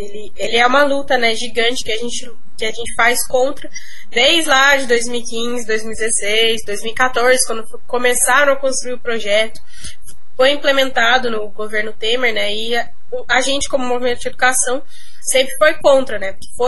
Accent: Campo Largo, Paraná, Brazil; sou estudante secundarista do cursinho pré-vestibular, eu sou de Campo Largo

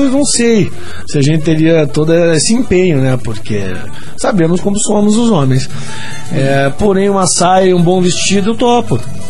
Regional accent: Curitiba, Paraná, Brazil; Eu sou curitibano.

